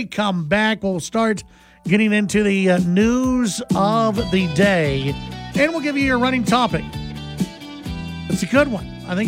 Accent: Dallas, Texas, United States; growing up in Dallas, Fort Worth, you don't get a lot of mud rain.

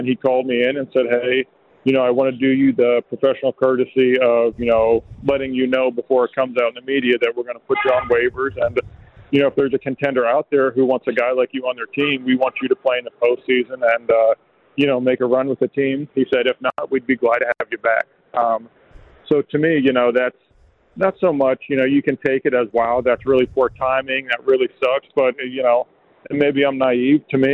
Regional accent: Pennsylvania, United States; born or raised there; now in Arlington, United States

